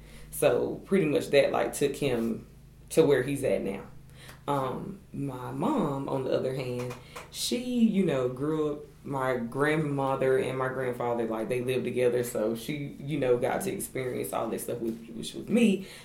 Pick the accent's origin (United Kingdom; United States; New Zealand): United States; Irwin; I grew up in Irwin. It's still a rural area too. Like they have two stoplights.